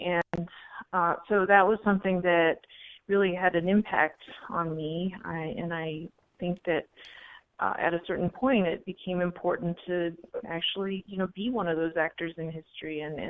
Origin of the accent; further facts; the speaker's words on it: California, United States; you pointed out earlier that I grew up in California